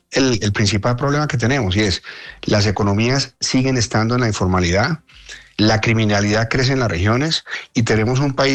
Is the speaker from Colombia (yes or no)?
yes; Colombia; somos todos los colombianos.